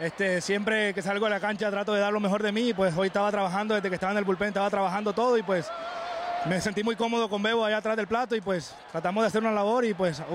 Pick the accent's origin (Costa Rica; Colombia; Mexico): Colombia; Soy colombiano